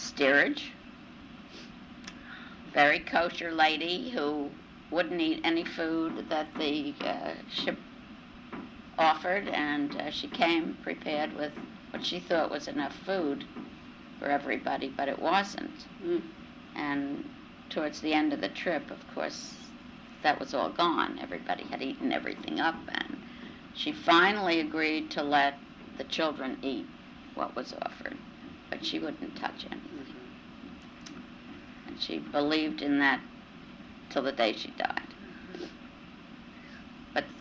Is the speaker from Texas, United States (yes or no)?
no; North Bergen, New Jersey, United States; born there; Oh, yeah, I was born in 1922 in New Jersey. And a little town called North Bergen. Which has since grown a lot. It's very close to New York City, and it became a bedroom community of Manhattan.